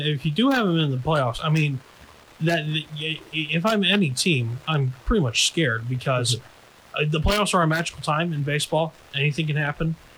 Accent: Alabama, United States; just because my hometown team, the Rock City Trash Pandas, they have not hosted an Angels game yet.

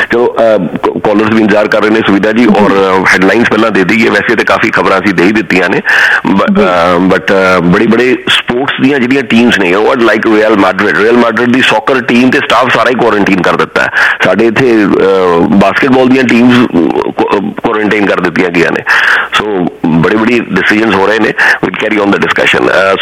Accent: Jalandhar, Punjab, India; ਮੈਂ ਤੇ ਪੰਜਾਬ ਤੋਂ ਹੈਗਾ ਨਾ, ਪੰਜਾਬ ਤੋਂ ਜਲੰਧਰ ਛੋਟਾ ਸ਼ਹਿਰ।

